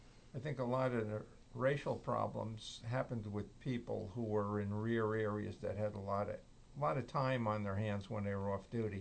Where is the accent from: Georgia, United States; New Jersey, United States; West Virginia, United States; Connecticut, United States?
New Jersey, United States; Rahway; And I grew up in Rahway, and I grew up in a mixed neighborhood.